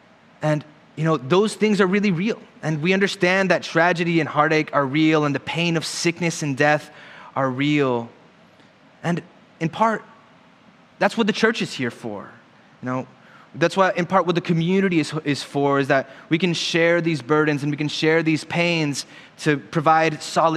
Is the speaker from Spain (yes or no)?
no; Puerto Rico; I grew up in Puerto Rico